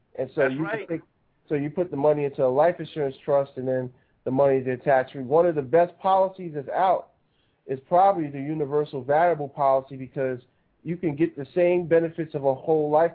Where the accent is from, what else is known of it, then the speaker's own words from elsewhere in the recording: New York, United States; I'm from New York originally. I got some people that's up there.